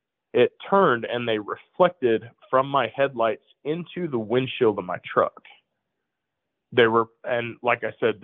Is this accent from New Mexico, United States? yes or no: yes; Alamogordo, New Mexico, United States; So I leave my hometown of Alamogordo.